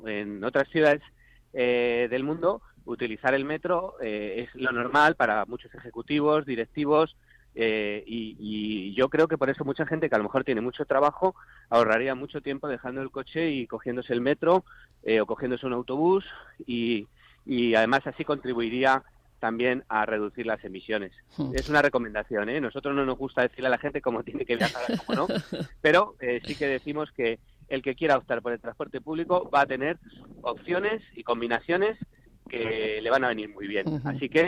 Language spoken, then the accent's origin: Spanish; Community of Madrid, Spain; no ya como consejero, sino lo estoy como madrileño.